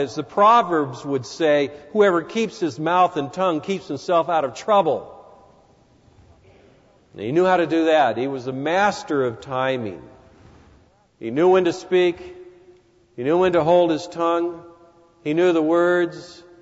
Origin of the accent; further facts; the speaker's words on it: Chicago, Illinois, United States; So when I go somewhere, and I always mention that I'm from the Windy City